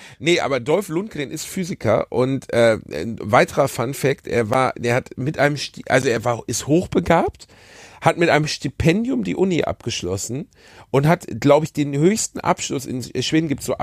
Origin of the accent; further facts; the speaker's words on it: North Rhine-Westphalia, Germany; Ich komme aus dem Ruhrgebiet